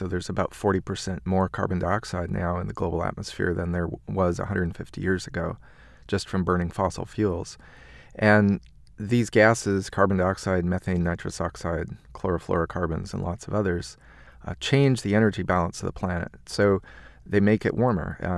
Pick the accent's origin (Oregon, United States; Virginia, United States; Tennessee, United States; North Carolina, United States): Oregon, United States; Corvallis; outside of my hometown, Corvallis, Oregon